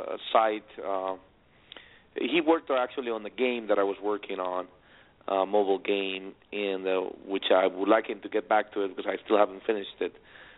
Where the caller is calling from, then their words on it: Miami, Florida, United States; I'm calling from Miami.